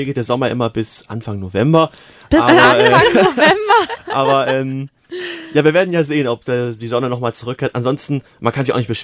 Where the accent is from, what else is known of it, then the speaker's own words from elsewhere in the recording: Holzgerlingen, Baden-Württemberg, Germany; Und wir sind auch in meiner Heimat Holzgerling